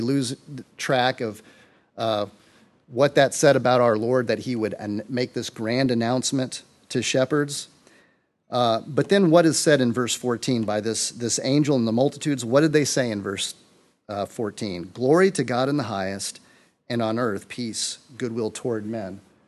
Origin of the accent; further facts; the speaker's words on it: Alabama, United States; which I miss in December, even though I'm from Alabama.